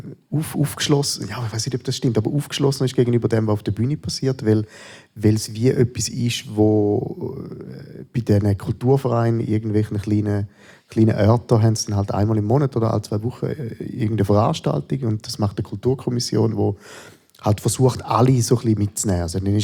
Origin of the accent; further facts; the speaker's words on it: Schaffhausen, Switzerland; Ich bin einerseits wirklich auf dem Land aufgewachsen, bin in dem hintersten Dorf im Kanton Schaffhausen